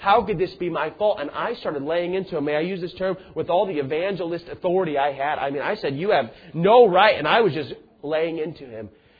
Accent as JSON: {"language": "English", "town": "Tucson", "region": "Arizona", "country": "United States", "tie": "born or raised there", "said": "I grew up in Tucson, Arizona."}